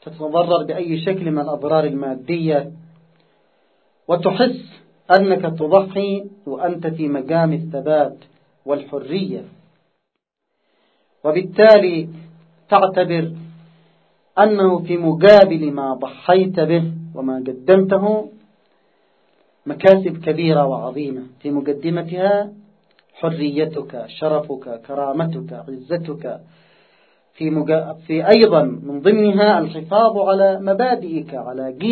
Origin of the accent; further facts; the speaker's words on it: Yemen; لاحظوا في المقابل نحن كشعب يمني